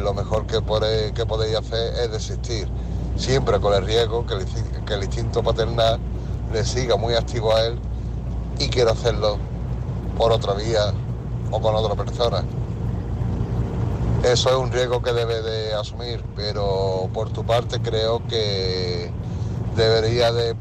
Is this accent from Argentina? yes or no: no; Málaga, Andalusia, Spain; de Málaga, aquí en una unidad móvil.